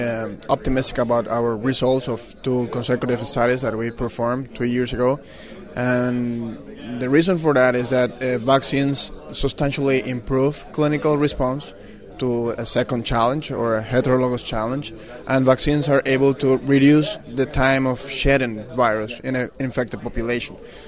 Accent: Venezuela; Well, I'm from Venezuela in South America

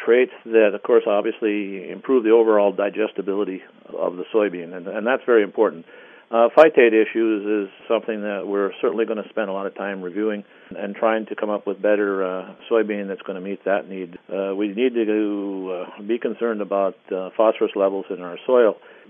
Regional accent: Northwood, North Dakota, United States; Well, I'm from Northwood, North Dakota, which is up in the northeastern part of the state of North Dakota.

